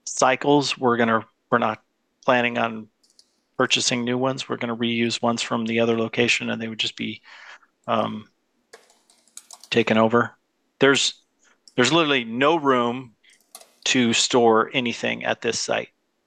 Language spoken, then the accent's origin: English; Cooper Point, Washington, United States; I grew up locally on Cooper Point.